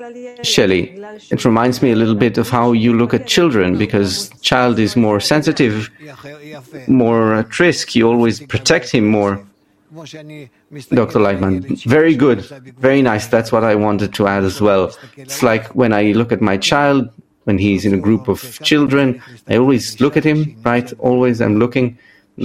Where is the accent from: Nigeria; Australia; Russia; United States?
Russia; now in Israel; I came from Russia, where the woman is a second-class kind of affair, and I came to Israel.